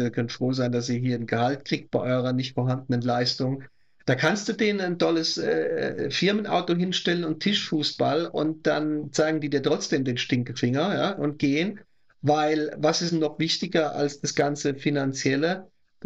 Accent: Speyer, Rhineland-Palatinate, Germany; Ich komme ja aus Speyer in Rheinland-Pfalz.

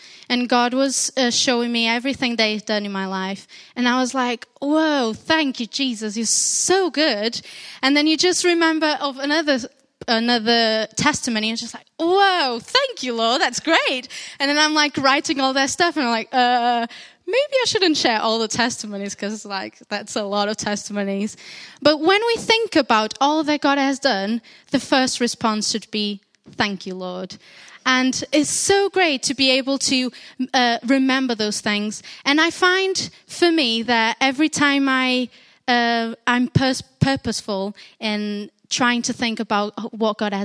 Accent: Portugal; English is a second language; now in Cardiff, United Kingdom; I'm originally from Portugal, so I'm Portuguese. I've been in Cardiff for a year and a half.

